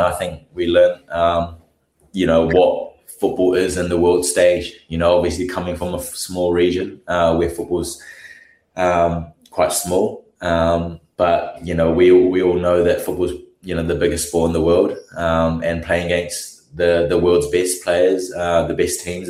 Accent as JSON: {"language": "English", "town": "Christchurch", "region": "Canterbury", "country": "New Zealand", "tie": "born or raised there", "said": "I grew up in Christchurch, so I'm a local boy"}